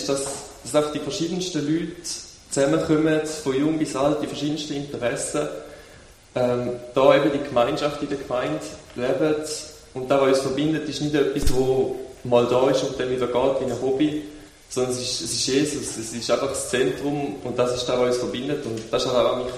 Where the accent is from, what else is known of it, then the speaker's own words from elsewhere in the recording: Steingen, Germany; Ich bin in Steingen aufgewachsen, da groß geworden und bin jetzt im dritten Lehrjahr als Konstrukteur bei der Bosch zu Bieringen.